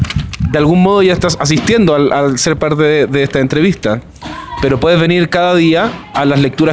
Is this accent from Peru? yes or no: no; Iquique, Tarapacá, Chile; De Iquique, Chile.